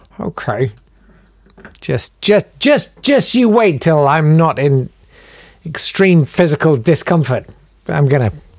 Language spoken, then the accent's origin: English; United Kingdom; We're making it work, aren't we? Because we're British!